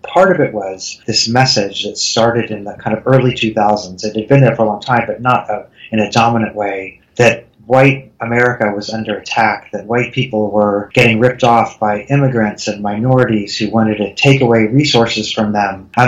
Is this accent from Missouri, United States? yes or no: yes; Kansas City, Missouri, United States; I myself am a white Midwesterner. I grew up in Kansas City, Missouri, about two blocks from Kansas.